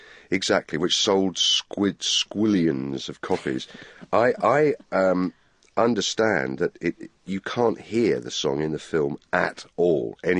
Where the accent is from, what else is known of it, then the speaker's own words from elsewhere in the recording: England, United Kingdom; And I'm English as well, so I have a that sort of sensibility.